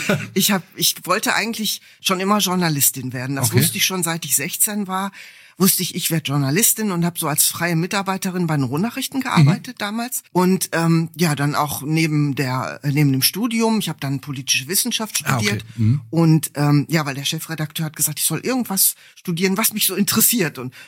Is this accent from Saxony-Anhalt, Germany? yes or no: no; Bottrop, North Rhine-Westphalia, Germany; born there; Ja, ich bin in Bottrop geboren. Meine Eltern auch, die sind auch in Bottrop geboren. Und meine Großeltern auch, aber dann hört's schon auf. Dann kommen die aus Oberschlesien, wie sich das gehört.